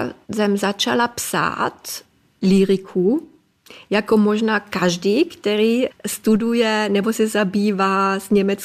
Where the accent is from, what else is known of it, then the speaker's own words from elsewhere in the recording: Trentino-Alto Adige, Italy; Czech is a second language; Já jsem vždycky jako dítě v Jižním Tyrolsku se dívala samozřejmě na ORF.